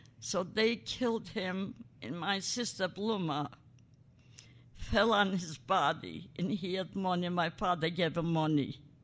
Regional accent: Poland; Then my home, maybe in Poland. So I was born in Poland.

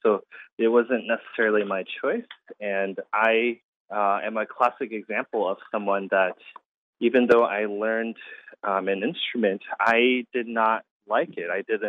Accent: Houston, Texas, United States; But, you know, Houston was my hometown, so my parents lived there.

